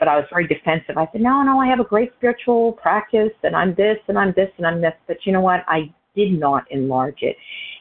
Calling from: New Hampshire, United States; from New Hampshire.

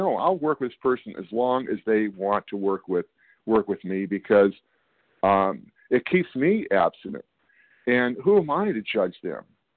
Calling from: California, United States; I'm calling from California.

